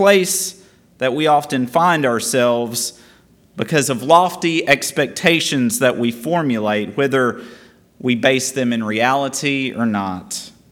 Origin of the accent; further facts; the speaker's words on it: Nebo, Kentucky, United States; Cleopas, which sounds like he could be a guy from my hometown of Nebo, Kentucky.